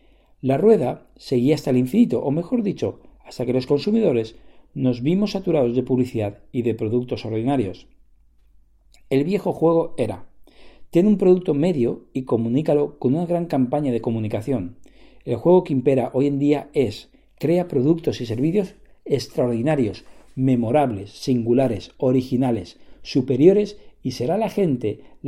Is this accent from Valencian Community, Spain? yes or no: yes; Alicante, Valencian Community, Spain; No hace mucho vine desde el norte de España con unos amigos a mi tierra, Alicante.